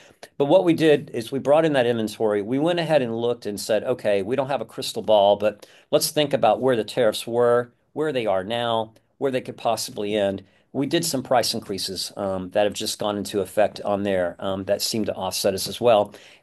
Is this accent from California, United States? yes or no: yes; San Francisco, California, United States; our company in San Francisco, my hometown, that makes synthesizers.